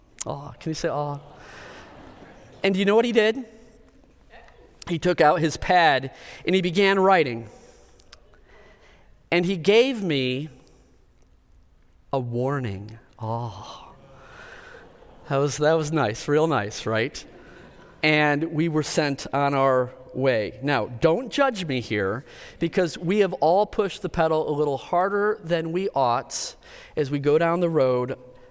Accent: Minnesota, United States; Well, no. We're from Minnesota.

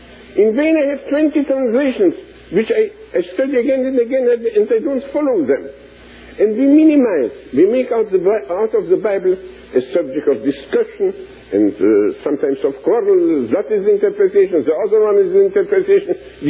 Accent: Romania; English is a second language; I come from Romania.

